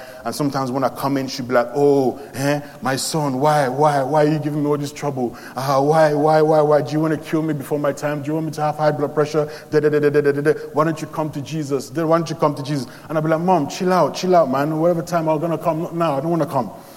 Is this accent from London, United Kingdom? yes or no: yes; Peckham, London, United Kingdom; I grew up in Peckham.